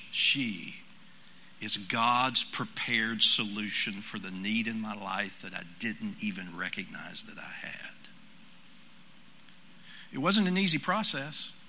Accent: Tennessee, United States; I'm from East Tennessee.

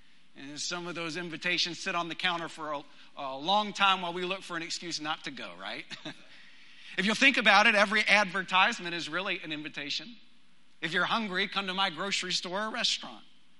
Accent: Texas, United States; I grew up in West Texas, but believe it or not, I am not all that familiar with a yoke, okay?

